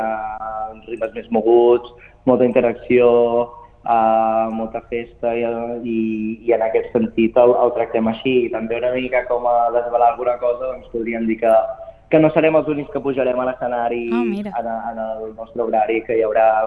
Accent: Torroella de Montgrí, Catalonia, Spain; amb la gent de casa, casa nostra, que som de Torroella de Montgrí nosaltres, i és el festival de casa

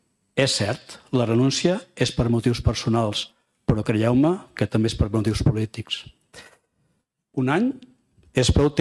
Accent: Palamós, Catalonia, Spain; regidor del meu poble, del poble de Palamós

